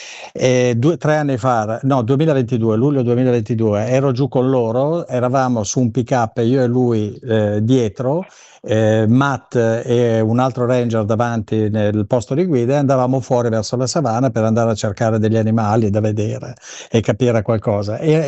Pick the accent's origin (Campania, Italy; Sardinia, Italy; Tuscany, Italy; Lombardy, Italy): Lombardy, Italy; Bormio; born there; Sì, io mi salvo perché sono nato a Bormio